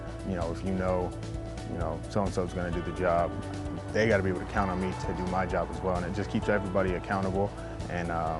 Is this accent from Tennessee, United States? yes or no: yes; Knoxville, Tennessee, United States; I mean, for the most part, I grew up in Knoxville, Tennessee. Nothing too crazy, you know, played outside a lot.